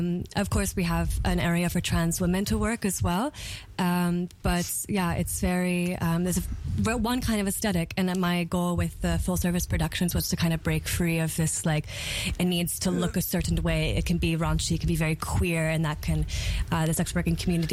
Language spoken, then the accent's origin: English; United States; now in Berlin, Germany; I was living in Berlin before, and I'm from the States.